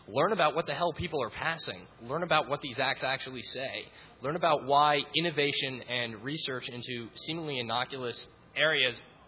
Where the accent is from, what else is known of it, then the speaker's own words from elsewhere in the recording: Atlanta, Georgia, United States; Like, I'm from Atlanta, and, you know, Coca-Cola has, like, the Coke formula in a vault